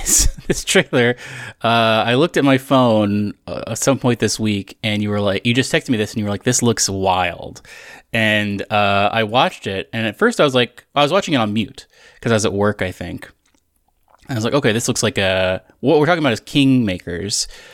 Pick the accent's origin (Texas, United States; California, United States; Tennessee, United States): Texas, United States; I grew up in Texas, and one of the things we would